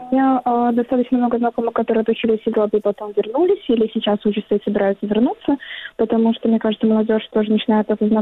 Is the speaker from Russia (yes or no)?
no; Belarus; мы, белорусы